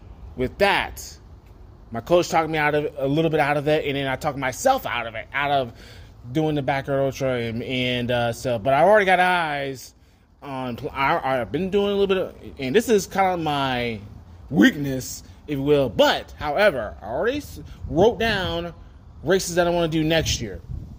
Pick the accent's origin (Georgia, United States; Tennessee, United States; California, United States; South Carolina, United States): Georgia, United States; Atlanta; St. Louis is not my hometown. Atlanta is, but we're going to the STL there next weekend.